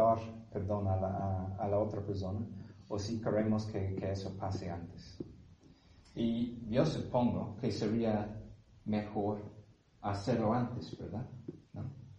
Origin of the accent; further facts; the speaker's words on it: England, United Kingdom; Spanish is a second language; Yo soy inglés, o más bien nací en Inglaterra.